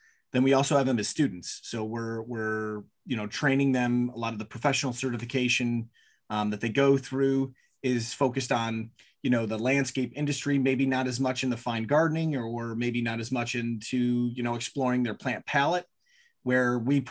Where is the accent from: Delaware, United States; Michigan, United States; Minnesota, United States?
Michigan, United States; growing up in Michigan, you know, you don't necessarily know everything there is to know about what's going on in the East Coast.